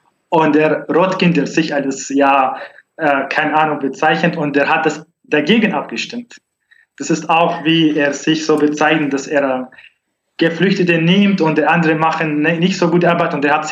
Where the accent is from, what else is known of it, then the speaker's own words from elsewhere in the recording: Syria; German is a second language; now in Germany; Ich komme aus Nordsyrien.